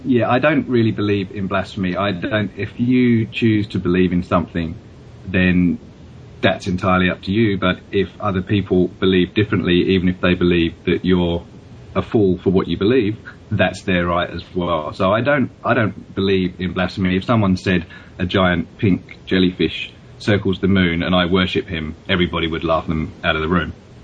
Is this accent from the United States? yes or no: no; England, United Kingdom; I grew up in England, which is a fundamentally Judeo-Christian society.